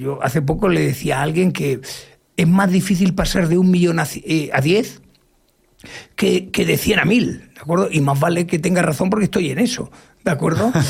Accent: Badalona, Catalonia, Spain; mi caso es un caso muy típico en Barcelona, muy típico. Yo soy nacido en Badalona y la mayoría de la gente tenía una vida parecida a la mía. Mis padres son de Orihuela, de Alicante.

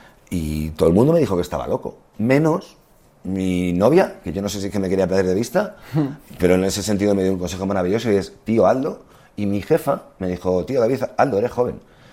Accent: Spain; no saben que somos españoles

